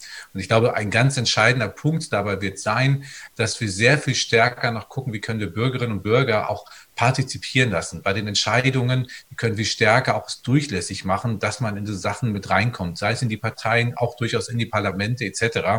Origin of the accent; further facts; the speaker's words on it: Menden, North Rhine-Westphalia, Germany; Also ich komme aus dem Sauerland im Menden und das ist großartig.